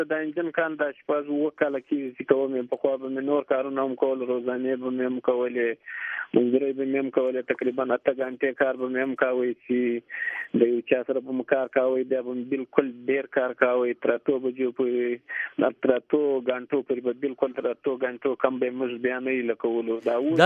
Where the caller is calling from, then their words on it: Khanozai, Balochistan, Pakistan; ما د بلوچستان خنوزي ته ټلیفون کړی دی.